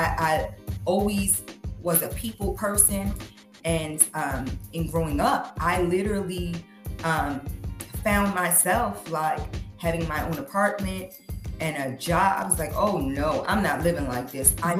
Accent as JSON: {"language": "English", "town": "Baltimore", "region": "Maryland", "country": "United States", "tie": "born or raised there", "also_born_or_lived": "Allentown", "said": "we grew up in Baltimore City. I'm originally from Allentown and I'm Puerto Rican. So Puerto Rican family, six brothers and sisters, like we were those people."}